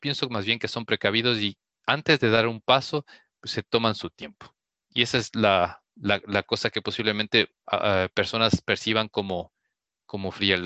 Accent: Ecuador; cuando uno dice yo soy de Ecuador, soy de Latinoamérica

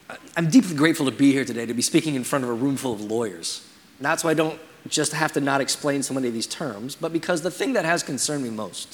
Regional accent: New York City, New York, United States; And I don't say that just as a New Yorker who's going to catch a train back there later today, or just as an American

